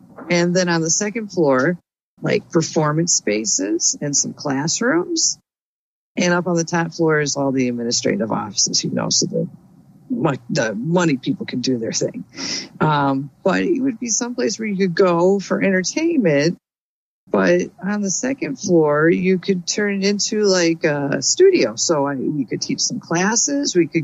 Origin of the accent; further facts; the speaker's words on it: Chicago, Illinois, United States; I'm from Chicago, so we need a rooftop on the top.